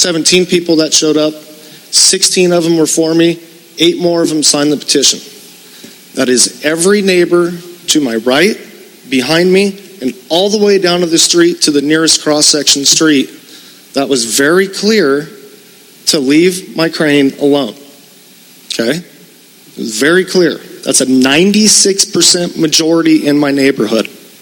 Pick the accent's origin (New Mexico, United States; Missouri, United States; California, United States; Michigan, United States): California, United States; Atascadero; born and raised in Atascadero. I've been here my whole life.